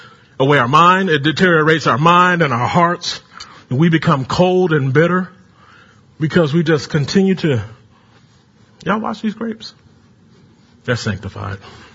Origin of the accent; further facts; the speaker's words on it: California, United States; We got some visitors from Cali, from my home state.